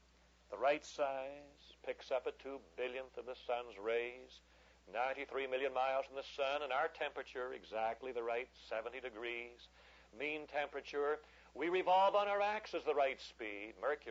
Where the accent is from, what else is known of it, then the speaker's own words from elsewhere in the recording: Central Canada, Canada; now in United States; I was raised in the Canadian central snow country, and I've lived in the southern tropical parts of Florida and California.